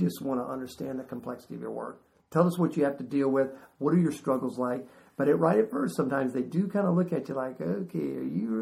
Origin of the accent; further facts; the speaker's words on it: Tennessee, United States; Well, I know I'm doing it right because I'm from Tennessee, and that just kind of naturally makes it right.